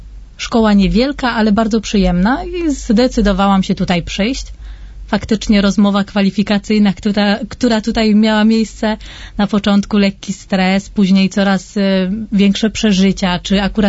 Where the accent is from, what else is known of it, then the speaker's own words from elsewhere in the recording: Cynków, Silesian Voivodeship, Poland; Więc ja jestem z miejscowości, która nazywa się Cynków. Jest to miejscowość, jest to wieś położona za Częstochową.